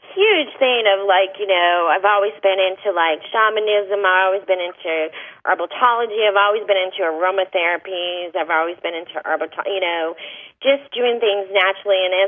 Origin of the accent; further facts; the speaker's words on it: Boston, Massachusetts, United States; I'm originally from Boston, but I'm all congested with my allergies.